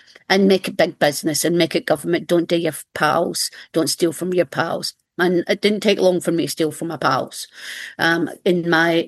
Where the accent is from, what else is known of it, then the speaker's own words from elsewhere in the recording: Scotland, United Kingdom; now in Melbourne, Australia; I got to be known as the Scottish woman who did the angry shares